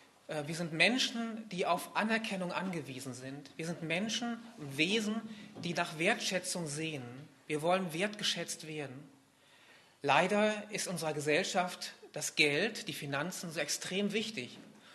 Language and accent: German; Waldeck, Hesse, Germany; moved away as an adult; Ich bin 43 Jahre alt, bin aufgewachsen in Walleck am Edersee im Nordhessischen. Eine wunderschöne Gegend übrigens.